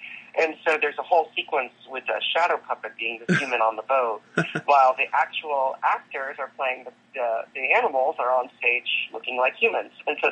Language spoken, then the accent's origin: English; Gulf Coast, United States; because I'm from the Gulf Coast in the South